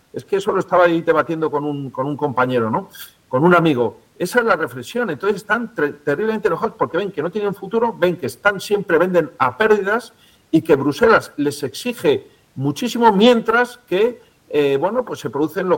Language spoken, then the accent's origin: Spanish; Spain; la realidad es que en mi país, en España, se come peor. Yo recuerdo de niño se comía un pescado de primerísima calidad